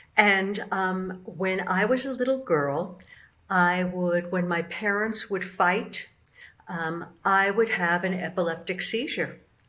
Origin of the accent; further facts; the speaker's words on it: Bronx, New York, United States; Now, remember, I'm from the Bronx, so I don't just buy stuff